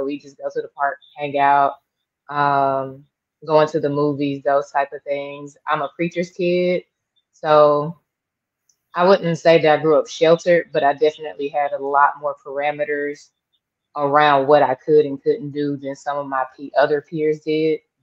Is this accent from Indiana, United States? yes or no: no; Chattanooga, Tennessee, United States; So Chattanooga, for people who don't know, it's a small town in Tennessee. It's not like backwoods, but it's like, I guess, a medium city, small, medium city.